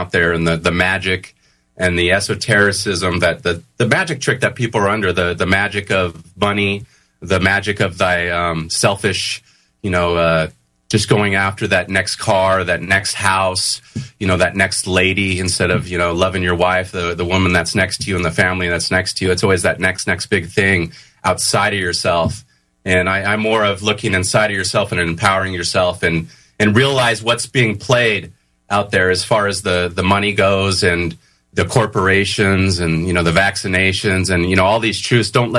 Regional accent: California, United States; growing up in Southern California in not the greatest of neighborhoods.

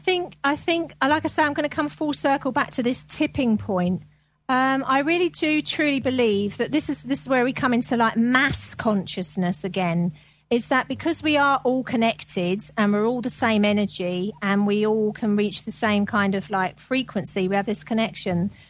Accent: United Kingdom; obviously because I'm British

